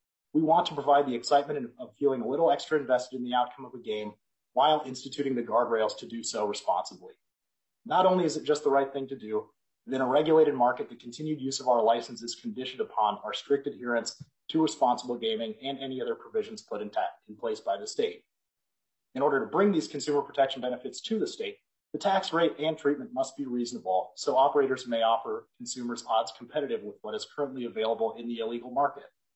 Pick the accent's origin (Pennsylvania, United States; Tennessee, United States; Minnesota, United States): Minnesota, United States; Bloomington; as I grew up in Bloomington, where I'm currently testifying from my parents' house, graduated from Jefferson High School and the University of Minnesota, and am a native Minnesotan.